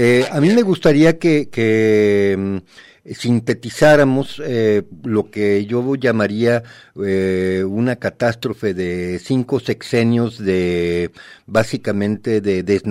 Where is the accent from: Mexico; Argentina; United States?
Mexico